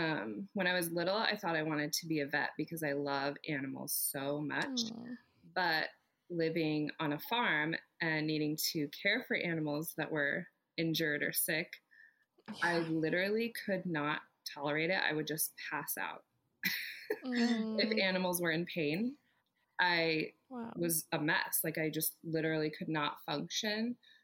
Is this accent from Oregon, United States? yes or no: yes; Oregon, United States; also born or lived in Klamath Falls; Yeah, so I was born in Southern Oregon in Klamath Falls, if anyone knows. It's in the middle of nowhere. It's a farming community, basically. And I grew up south of that, even more in the middle of nowhere, on like 6 acres.